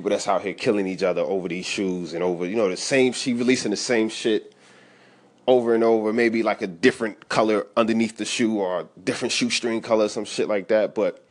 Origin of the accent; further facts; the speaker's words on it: New Jersey, United States; Just growing up in Jersey, my mother having her friends over, or she might be by herself.